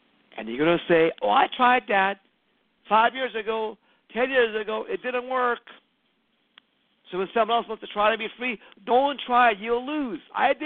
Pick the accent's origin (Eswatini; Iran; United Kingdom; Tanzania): Iran; now in United States; Well, because I came from Iran, I realized how corrupt the government can be.